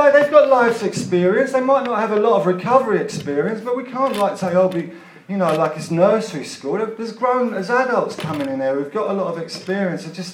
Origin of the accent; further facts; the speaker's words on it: London, United Kingdom; born there; I was born in Duquesne Road Hospital